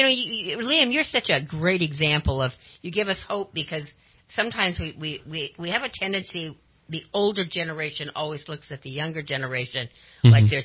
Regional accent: Twin Falls, Idaho, United States; born there; I was born in Twin Falls, Idaho, and it was a mile and a half from where I lived to where the school, the Catholic school that I went

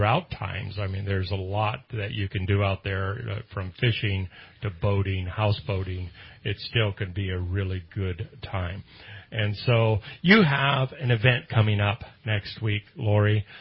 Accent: Redding, California, United States; Now, when I go around and I tell people that I'm from Redding, California, you know what they say?

